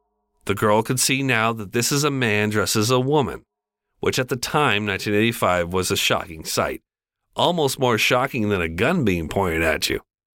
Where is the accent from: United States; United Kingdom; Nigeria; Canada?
Canada; Whitby, Ontario; I grew up in that area. My hometown of Whitby, Ontario, is named after a place called Whitby over there as well.